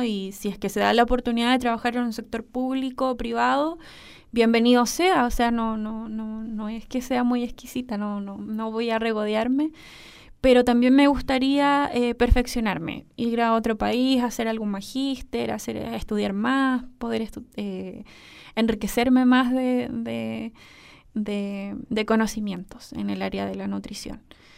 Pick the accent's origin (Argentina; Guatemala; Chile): Chile; Osorno, Los Lagos; Sí, soy de acá de Osorno.